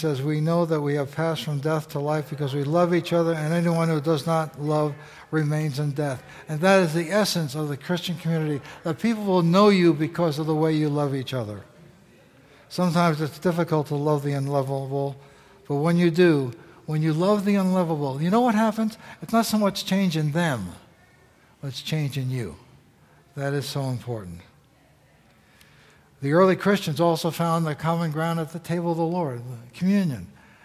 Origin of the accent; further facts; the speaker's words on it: New York City, New York, United States; When I grew up in New York City, everybody who went to my Lutheran church lived within 3 miles